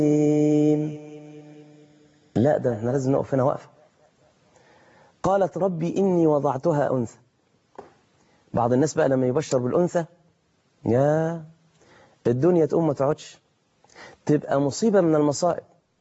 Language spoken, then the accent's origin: Arabic; Mansoura, Dakahlia, Egypt; زي ما بيتقال عندنا في المنصوره مثلا